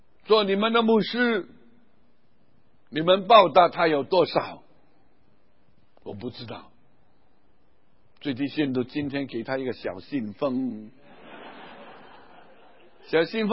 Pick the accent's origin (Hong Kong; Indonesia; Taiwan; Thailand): Hong Kong; moved away as an adult; also born or lived in Singapore / Penang, Malaysia; 我在1953年五月我跟 … 结婚，八月我们坐船离开香港，我们的家乡，到新加坡做海外宣教士，在新加坡8年，以后回香港读一点书，再去马来西亚槟城做海外宣教士4年